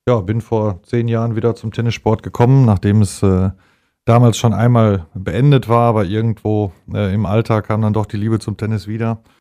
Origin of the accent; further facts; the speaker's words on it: Hamm, North Rhine-Westphalia, Germany; Geboren Hammer Norden. Ja. Da bin ich halt aufgewachsen und wohne jetzt in Bockum.